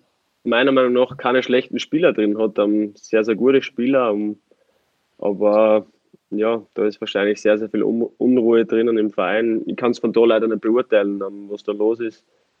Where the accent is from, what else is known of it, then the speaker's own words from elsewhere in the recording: Styria, Austria; now in Bielefeld, Germany; Es ist vergleichbar mit Graz in meiner Heimat.